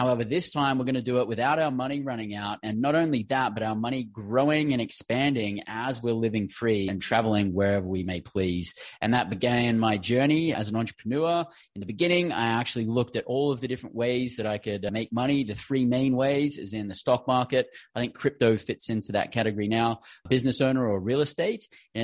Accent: Australia; moved away as an adult; So originally born and bred in Australia

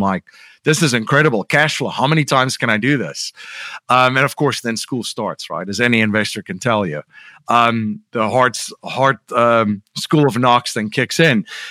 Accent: South Africa; now in United States; I'm originally from South Africa, as I alluded to earlier. Came to the States 20 years ago. It's 21 years, really. 2001.

